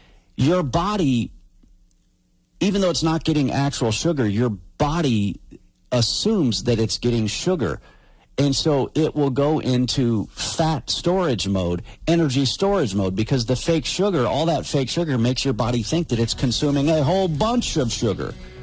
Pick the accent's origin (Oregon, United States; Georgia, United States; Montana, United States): Montana, United States; My kids are like, everybody says soda in Montana. I'm like, no, they say pop. But I grew up on the High Line, so that's a few hours away from from where we're at right now.